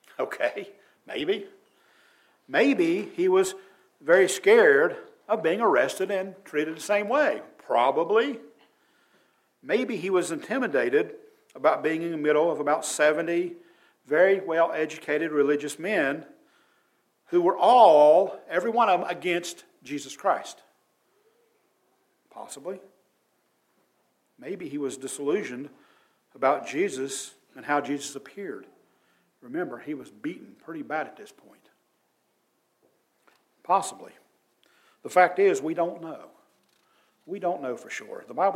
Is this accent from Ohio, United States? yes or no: yes; Ohio, United States; I said, yeah, I'm from Ohio.